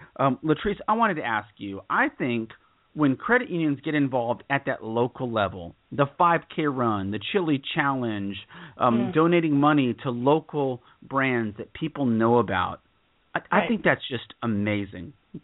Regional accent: Texas, United States; I'm from Texas. You know, I love chili.

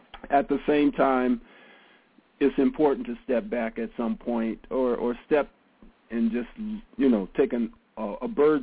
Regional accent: Los Angeles, California, United States; now in Bay Area, United States; I've been in the Bay Area for most of my adult life, growing up in Los Angeles as a youth, and I did go to high school down there.

